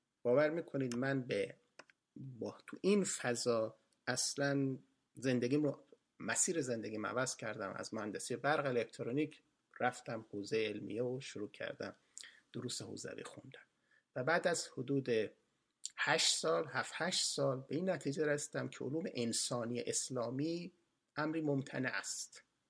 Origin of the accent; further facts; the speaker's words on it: Iran; یکیش این انتظارات گزا فقط مال ما ایرانیام نیست